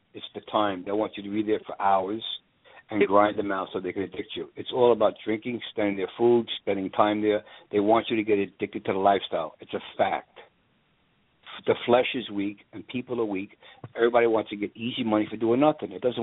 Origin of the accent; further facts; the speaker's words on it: New York, United States; You know, I'm from New York, and there was no casinos.